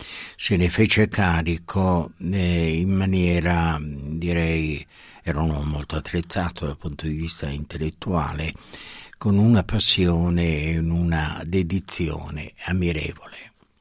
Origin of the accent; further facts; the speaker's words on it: Veneto, Italy; sapete tutti che sono originario e provengo dal Polesine